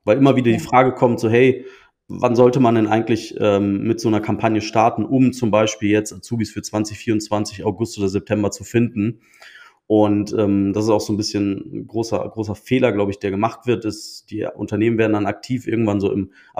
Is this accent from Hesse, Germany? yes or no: no; Düsseldorf, North Rhine-Westphalia, Germany; ich komme aus Düsseldorf.